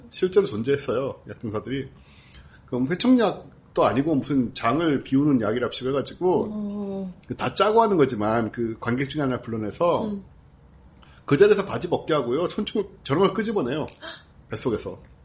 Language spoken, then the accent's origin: Korean; Busan, South Korea; 네, 부산이죠 부산.